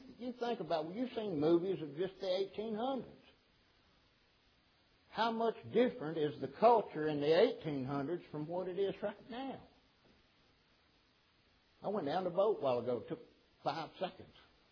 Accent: United States; And we grew up here in the United States with all these freedoms

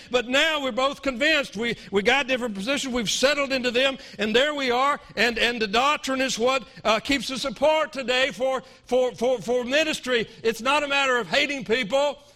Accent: Florida, United States; I come from Florida.

